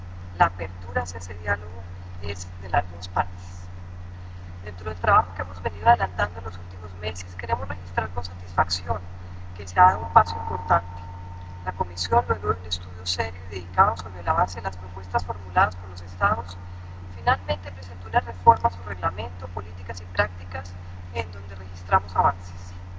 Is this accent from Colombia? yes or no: yes; Colombia; libertad de expresión es muy importante para Colombia y los colombianos. Los medios de comunicación en mi país han jugado un papel esencial